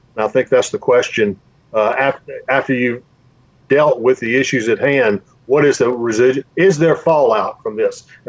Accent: Union Point, Georgia, United States; I'm from Greensburg, Union Point, Georgia, in Greene County. That's about halfway to Augusta from Atlanta.

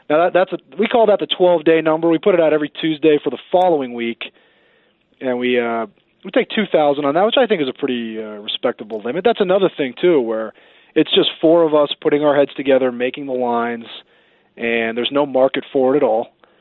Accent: McLean, Virginia, United States; I'm from McLean, Virginia.

